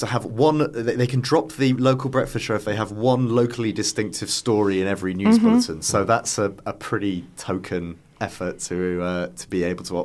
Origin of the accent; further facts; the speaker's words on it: Yorkshire and the Humber, United Kingdom; I'm originally from North Yorkshire, and having grown up with all of those local identity stations that you had.